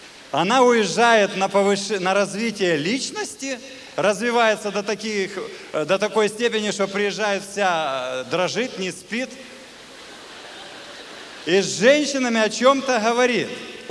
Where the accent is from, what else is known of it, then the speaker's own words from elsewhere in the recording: Alushta, Crimea, Ukraine; born there; Я вообще родился в Алуште, родился в Крыму.